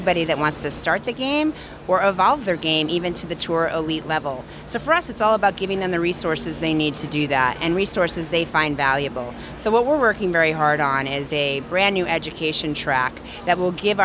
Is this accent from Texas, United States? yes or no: no; Syracuse, New York, United States; also born or lived in New Jersey; I was born in New Jersey, but grew up in upstate New York and Syracuse, New York, but we're excited.